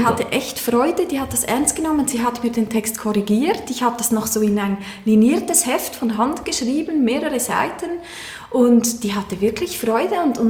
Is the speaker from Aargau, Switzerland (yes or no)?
yes; Aargau, Switzerland; now in Chur, Switzerland; 41, wohne in Chur, bin ursprünglich aus dem Kanton Aargau